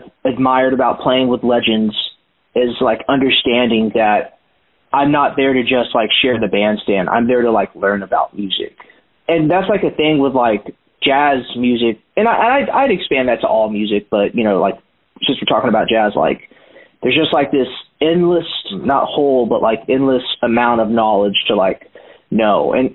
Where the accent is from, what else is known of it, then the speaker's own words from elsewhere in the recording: Austin, Texas, United States; I play the trombone. I'm from Austin, Texas